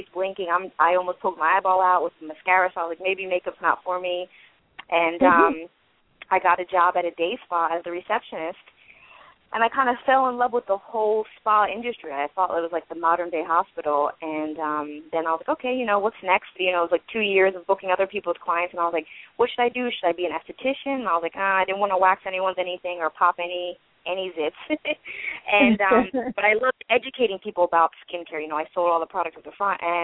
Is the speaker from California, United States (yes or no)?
no; New Jersey, United States; I grew up in New Jersey. I went to culinary school after high school, so I was a chef.